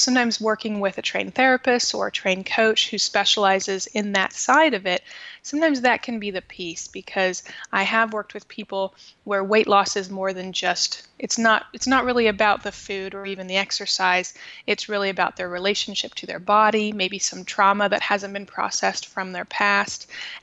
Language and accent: English; Midwest, United States; also born or lived in Dallas; now in Kansas City, United States; I mean, I'm from the Midwest, you know, I live in Kansas City now, but I did live in Dallas for the past 7 years until about a year and a half ago.